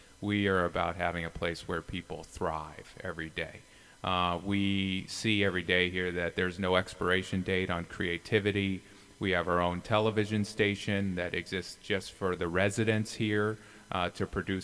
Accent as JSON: {"language": "English", "region": "New York", "country": "United States", "tie": "born or raised there", "also_born_or_lived": "Chicago", "said": "No. I was born in Chicago, okay. Grew up in New York"}